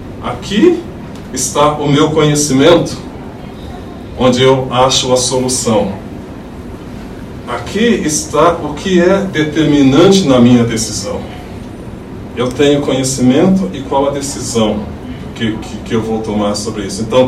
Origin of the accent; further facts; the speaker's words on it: India; accent: Indian; Portuguese is a second language; porque eu tenho um sotaque indiano, aí eles falam do meu sotaque